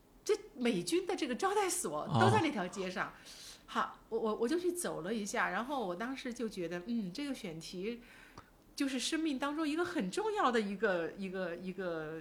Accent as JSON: {"language": "Chinese", "region": "Chongqing", "country": "China", "said": "我们重庆人叫业务，知道吗？我们重庆人说"}